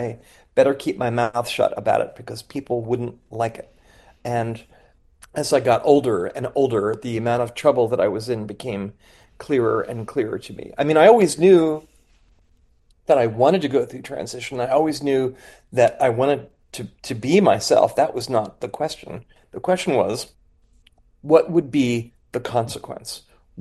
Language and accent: English; Philadelphia, Pennsylvania, United States; a big shout out to everybody at WHYY in Philly, my hometown.